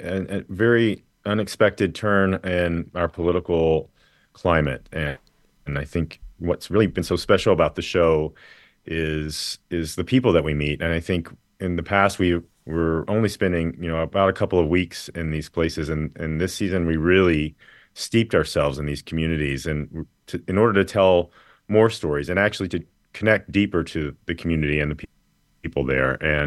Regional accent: Tennessee, United States; also born or lived in Chicago / Toronto / New York; now in Los Angeles, United States; Well, I'm from Tennessee, and so it's hit really close to home. In particular, having left Tennessee to live my authentic self, I always like to think we've met a lot of amazing queer folks and people in larger cities that I ended up living in: Chicago, Toronto, New York, and now LA.

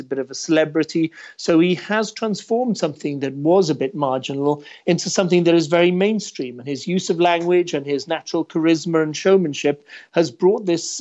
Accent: Wales, United Kingdom; I'm a Welshman alongside the English and the Scots and the Irish.

